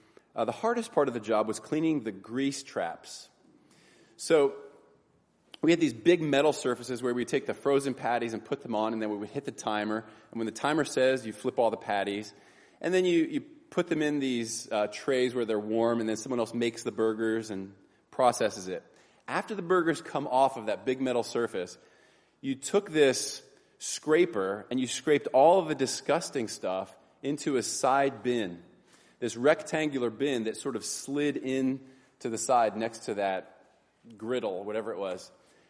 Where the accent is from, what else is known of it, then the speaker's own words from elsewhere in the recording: Waynesboro, United States; Downtown Waynesboro, you're familiar with it.